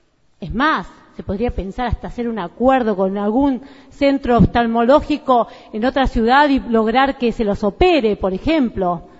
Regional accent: María Ignacia, Buenos Aires Province, Argentina; María Ignacia Vera, que es mi pueblo, como lo digo siempre

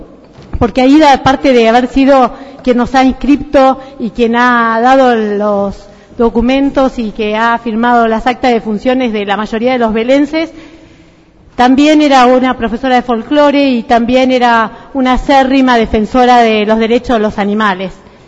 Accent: Vela, Buenos Aires Province, Argentina; que es un libro que se refiere a mi pueblo, a Vela.

